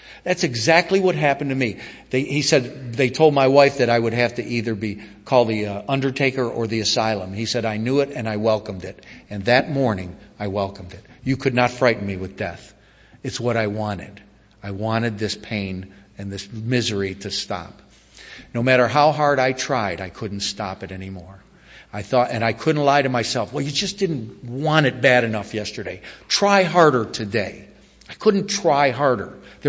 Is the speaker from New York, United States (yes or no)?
yes; Niagara Falls, New York, United States; I was brought up in Niagara Falls, New York. I had two parents. I had two younger brothers. My life was fairly normal.